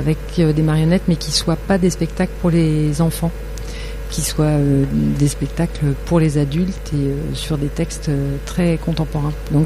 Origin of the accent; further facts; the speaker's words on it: Grand Est, France; j'ai démarré le théâtre déjà en tant que comédienne à Nancy, parce que je viens de Lorraine.